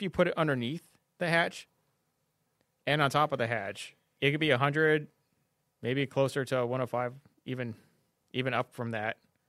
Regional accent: Arizona, United States; Well, I'm from Arizona, and I'm from the hot parts of Arizona, not like the hottest of the hot.

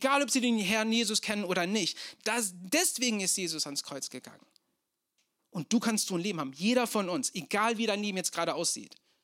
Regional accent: Turkey; ich habe meine Kindheit in der Türkei verbracht.

